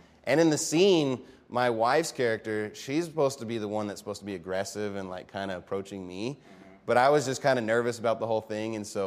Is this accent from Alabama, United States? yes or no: no; Amarillo, Texas, United States; also born or lived in Dallas-Fort Worth; Actually, when we moved from the Dallas-Fort Worth area to the Amarillo area when I was in the second grade, my parents actually put me in private Christian school.